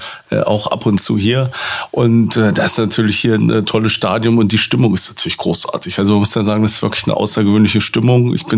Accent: Germany; Wir als Deutsche fehlen so ein bisschen da.

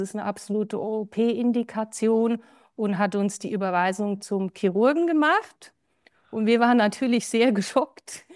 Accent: Germany; now in Winterthur, Switzerland; ich bin 42 Jahre alt, ich bin in Deutschland aufgewachsen als Schweizerin und lebe jetzt schon seit über 20 Jahren in Winterthur, das ist in der Nähe von Zürich

